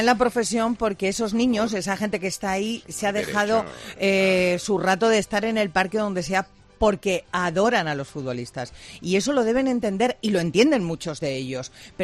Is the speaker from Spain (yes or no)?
yes; Spain; todos somos de España